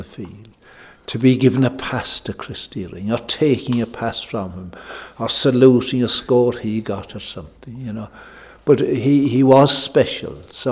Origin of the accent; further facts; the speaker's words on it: Ireland; I think as Irish people, in other countries, I find the result is the thing.